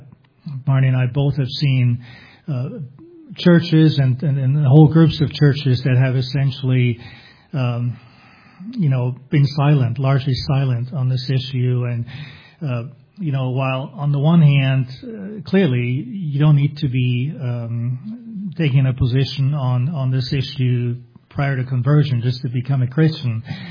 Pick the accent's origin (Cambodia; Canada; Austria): Austria; Vienna; I grew up in Vienna, Austria, and was converted at the age of 23 out of a nominal Roman Catholic background. Come from a divorced family and a non-Christian